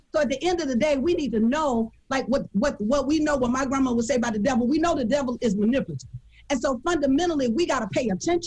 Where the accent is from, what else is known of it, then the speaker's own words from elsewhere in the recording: Alabama, United States; I'm from Alabama, y'all. I'm from the deep, dirty South.